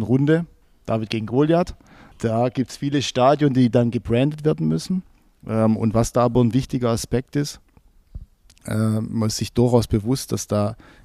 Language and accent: German; Backnang, Baden-Württemberg, Germany; Ja, ich bin nicht in Backnang geboren, aber ich bin hier in Backnang aufgewachsen.